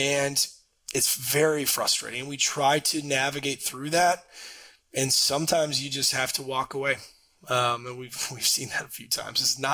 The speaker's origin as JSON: {"language": "English", "region": "Michigan", "country": "United States", "said": "This guy out of Indiana, which is like, I'm from Michigan."}